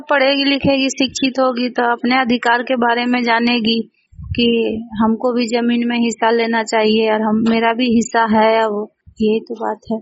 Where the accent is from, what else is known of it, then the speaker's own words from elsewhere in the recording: Jamui, Bihar, India; जमुई मधुबन तला।